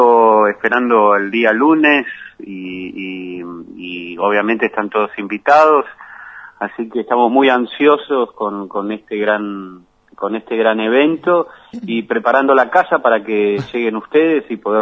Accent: Barracas, Buenos Aires Province, Argentina; Yo nací en Barracas, así que tenía la cancha y el canto de las sirenas muy muy arraigado con toda mi infancia.

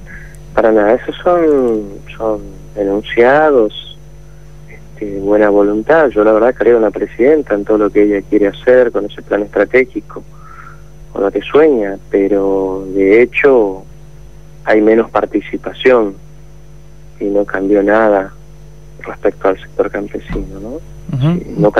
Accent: General Belgrano, Formosa, Argentina; En General Belgrano, Formosa, que es la central del Mocafor y de paso es mi pueblo natal también.

